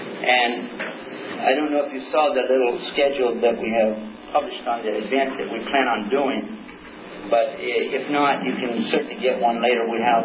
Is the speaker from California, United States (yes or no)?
no; Texas, United States; I hail from Texas. So I'm having to translate everything from Texas into English.